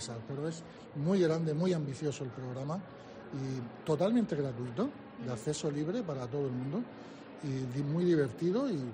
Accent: Region of Murcia, Spain; Yo, que prácticamente me crié en el Mar Menor, es que no recuerdo un verano sin melones frescos en el frigorífico

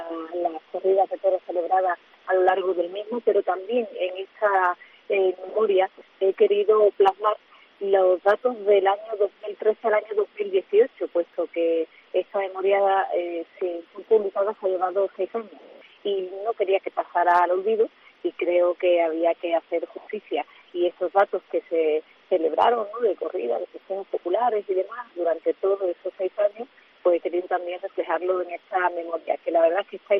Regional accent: Jerez de la Frontera, Andalusia, Spain; lo hemos hecho en Jerez, mi tierra

